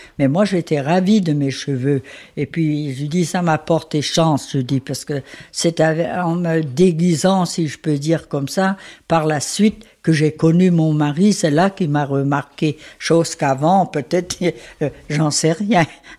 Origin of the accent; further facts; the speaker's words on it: Scrignac, Brittany, France; c'est de là après que j'ai voulu venir tenir mon propre commerce à Scrignac. Je suis revenue dans mon pays d'origine